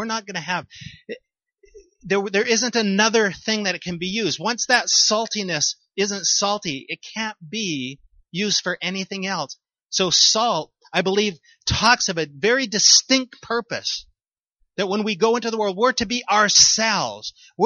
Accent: Canada; also born or lived in United States; we're Canadian, but we lived 14 years in America.

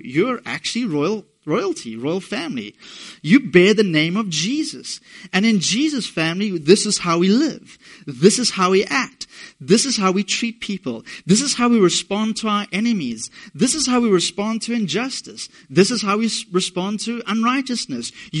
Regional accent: England, United Kingdom; born there; I was born in England, and England is a great country. I have no desire to live there.

